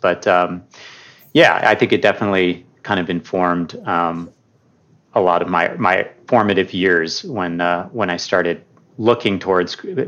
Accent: Berkeley, California, United States; born there; Yeah, I'm first generation. I was born in Berkeley, California, middle of three boys.

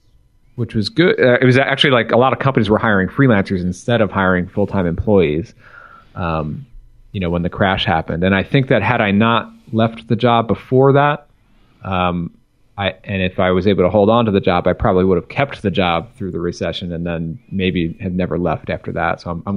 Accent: Long Island, New York, United States; I grew up in Long Island, New York, which is about, I lived about 45 minutes east of New York City for most of my young life.

